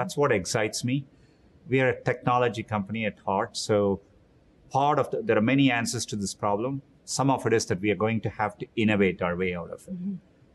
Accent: Chennai, Tamil Nadu, India; I grew up in Chennai, India, and a big part of my childhood was, really pretty severe water scarcity.

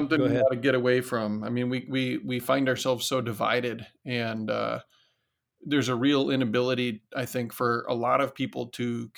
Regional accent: Decorah, Iowa, United States; Yeah, I grew up in Northeast Iowa, a little town called Decorah

